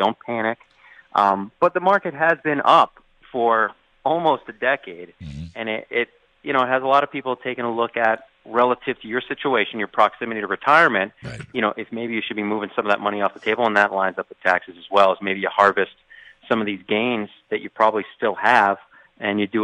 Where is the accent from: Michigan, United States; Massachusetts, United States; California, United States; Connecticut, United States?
Connecticut, United States; Durham; You know, I'm from Connecticut. I went to UConn, grew up in Durham.